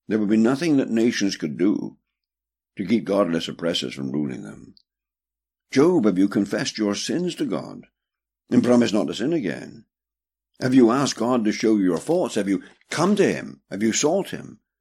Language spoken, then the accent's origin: English; England, United Kingdom; I'm an Englishman.